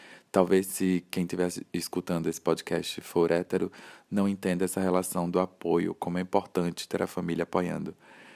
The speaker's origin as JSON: {"language": "Portuguese", "town": "Aracaju", "region": "Sergipe", "country": "Brazil", "said": "Eu sou de Aracaju, sou sergipano."}